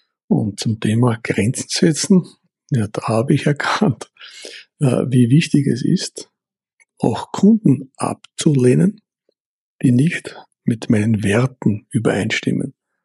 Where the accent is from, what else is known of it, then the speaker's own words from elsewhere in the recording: Burgenland, Austria; moved away as an adult; now in Mallorca, Spain; ich lebe seit 3 Jahren mit meiner Familie auf der wunderschönen Insel Mallorca. Ursprünglich komme ich aus dem Burgenland, das ist in Österreich, das ist eine malerische Region, östlich Nähe von Wien.